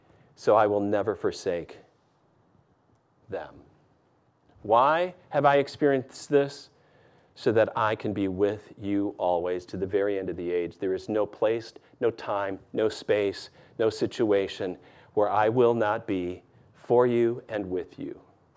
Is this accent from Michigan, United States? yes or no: yes; Michigan, United States; That's where I grew up in Michigan.